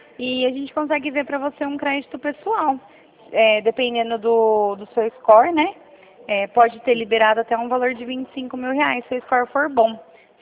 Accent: Rio Claro, São Paulo, Brazil; Que eu sou aqui de Rio Claro

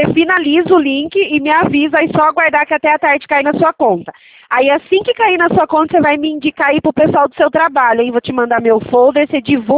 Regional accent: Itatiba, São Paulo, Brazil; Eu sou da cidade de Itatiba. Interior de São Paulo.

